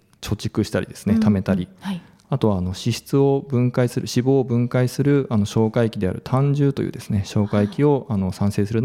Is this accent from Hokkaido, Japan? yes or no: no; Kumamoto, Japan; now in Okinawa, Japan; もう熊本出身で。